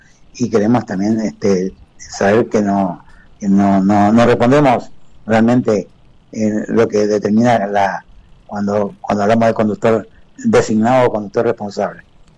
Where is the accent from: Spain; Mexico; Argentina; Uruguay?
Argentina; Misiones; como buen argentino, buen misionero, yo vengo entrando a la localidad